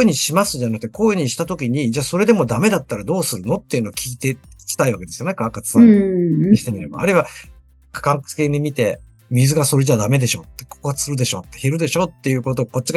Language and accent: Japanese; Shizuoka, Japan; これが僕は静岡県人だからじゃなくて、北海道で起こってたとしても、沖縄で起こってたとしても、